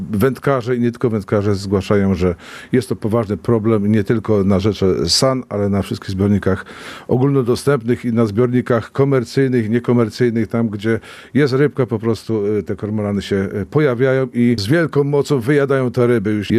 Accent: Głogów Małopolski, Subcarpathian Voivodeship, Poland; Jestem z Głogowa Małopolskiego.

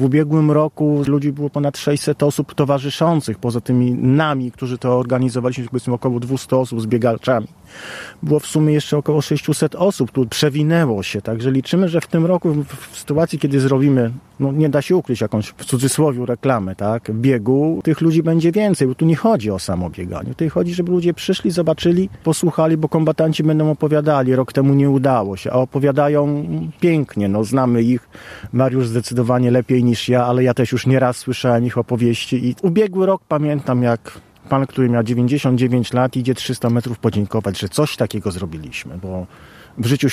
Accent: Warsaw, Masovian Voivodeship, Poland; Rzeszów ma do Warszawy dużo, bo ja jestem warszawiakiem, tak?

